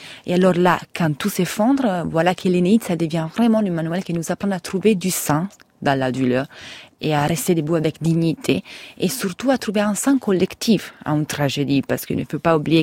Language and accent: French; Italy; French is a second language; Moi, je suis italien, comme mon petit accent le déclare.